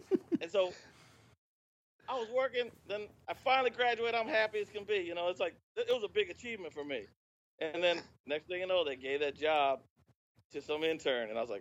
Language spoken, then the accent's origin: English; Midwest, United States; I think when I first moved down there, I was raw, man. I grew up in the Midwest.